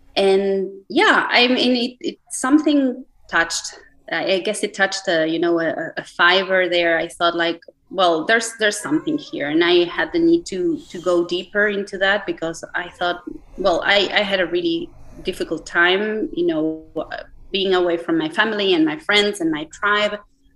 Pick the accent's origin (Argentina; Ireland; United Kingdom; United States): Argentina; moved away as an adult; now in Switzerland; I am from Argentina originally, and I have been living in Switzerland for the past 11 years.